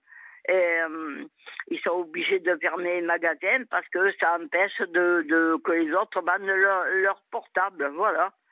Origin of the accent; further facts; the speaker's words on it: France; born there; Et non, je suis née en France et tout.